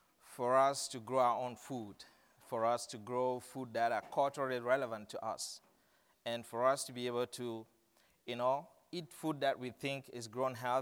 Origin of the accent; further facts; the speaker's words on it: Buffalo, Minnesota, United States; I come from Buffalo, Minnesota, and I have 5 beautiful kids, my beautiful wife, Janet, 4 boys, and my princess there in the middle.